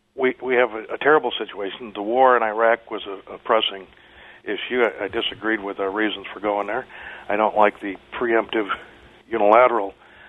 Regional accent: Aurora, Illinois, United States; I was born in Aurora. I went to grade school and high school in Aurora. I graduated from East Aurora High School in 1966.

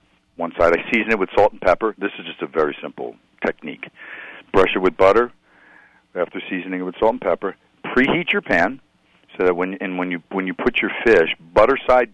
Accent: Queens, New York, United States; I mean, when I was growing up in Flushing, Queens, my dad would be out in the backyard pouring gasoline on briquettes

